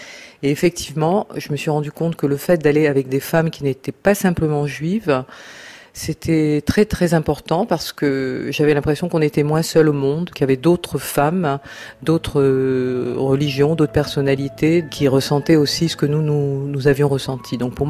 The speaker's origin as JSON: {"language": "French", "country": "Algeria", "tie": "born or raised there", "said": "Je suis née en Algérie. J'ai vécu à la limite d'un quartier arabe. Je suis donc juive."}